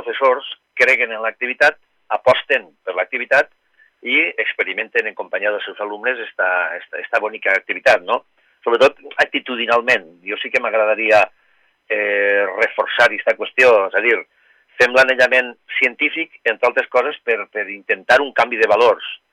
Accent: Onda, Valencian Community, Spain; és el meu riu, jo també soc d'Onda

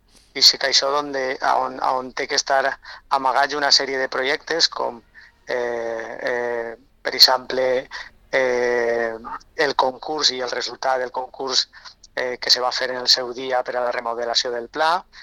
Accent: Borriana, Valencian Community, Spain; jo me presenté en Borriana perquè sóc de Borriana, sóc nascut en Borriana, visc en Borriana i sóc un enamorat del meu poble

